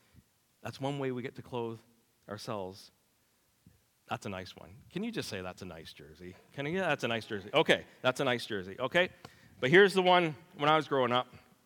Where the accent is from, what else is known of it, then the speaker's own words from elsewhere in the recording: Fredericton, New Brunswick, Canada; Before I say I'm a Canadian or I'm a male or I'm from Fredericktonian or Northside or whatever things we use to describe ourselves